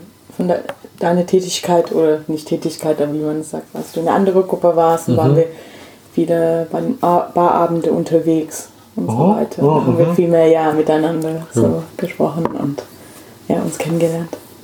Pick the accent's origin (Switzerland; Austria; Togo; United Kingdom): United Kingdom; England; German is a second language; now in Germany; genau, ich komme aus England. Ich bin British-Inderin. Eigentlich vor ein paar Wochen wurde ich auch eingebürgert. bin seit also ein Jahrzehnt hier in Deutschland